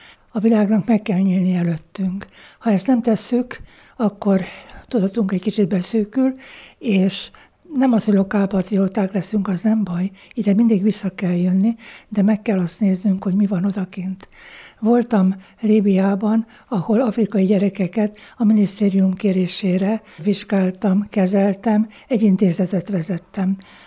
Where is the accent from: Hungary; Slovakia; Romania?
Hungary; Miskolc, Borsod-Abaúj-Zemplén; Itt születtem, gyerekkoromat, óvodáimat már itt kezdtem, Miskolc-Beletes származom, az egy nagy kulturális központ volt már akkor.